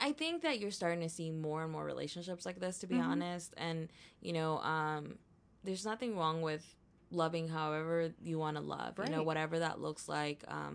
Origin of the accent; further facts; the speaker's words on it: Texas, United States; like I grew up in Texas, but I'm an immigrant. I came to this country at 10. I was undocumented for most part of my life.